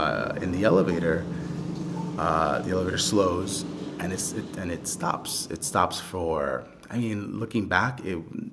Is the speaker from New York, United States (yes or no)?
yes; Bronx, New York, United States; I was born in the Bronx and grew up in the Bronx. Went to high school on the Upper East Side. After college, I moved down to the East Village. So I'm a New York City guy, you know, which is rare.